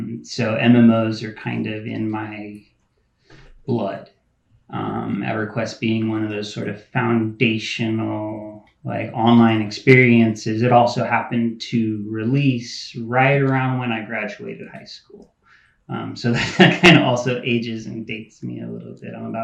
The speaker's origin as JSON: {"language": "English", "town": "San Diego", "region": "California", "country": "United States", "tie": "born or raised there", "said": "went down with a buddy down to San Diego, which is my hometown, and met up with Bill"}